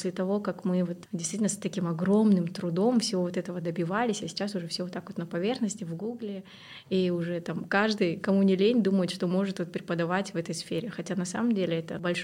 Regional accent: Astana, Kazakhstan; ну, у меня тоже корни южанские, но в целом я всю жизнь росла в Астане.

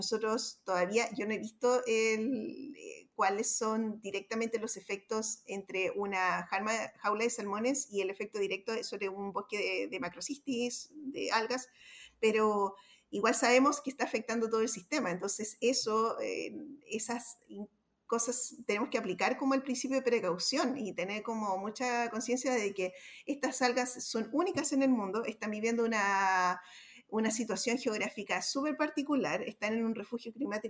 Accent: Chile; La idea, yo creo, es que como chilenos logremos como seguir como adquiriendo como esa conciencia oceánica y marítima

